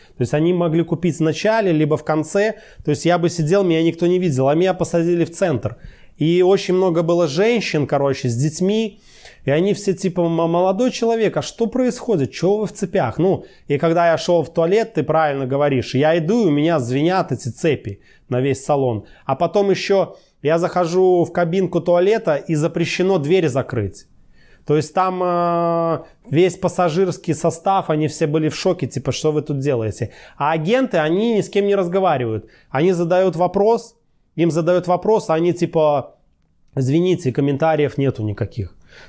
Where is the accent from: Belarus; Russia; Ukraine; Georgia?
Belarus; Я говорю, не, я вообще с Беларуси. В Нью-Йорке никогда не был.